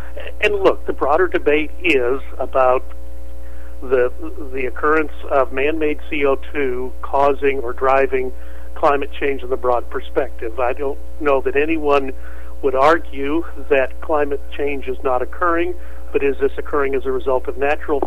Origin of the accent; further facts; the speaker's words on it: Texas, United States; look, I'm from Texas. We've had it better here in Texas than many other parts of the country.